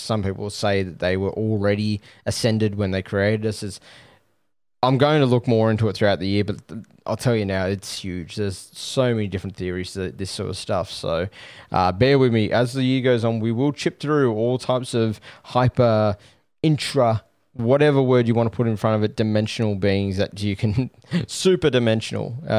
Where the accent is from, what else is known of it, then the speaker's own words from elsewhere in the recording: Australia; I'm Australian, so if you have any information about Los Altos and its weird history or anything, please send it through to me.